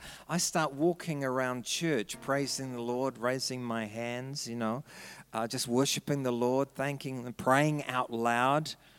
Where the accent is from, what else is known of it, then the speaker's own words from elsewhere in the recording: New Zealand; I said, I'm a Kiwi bloke.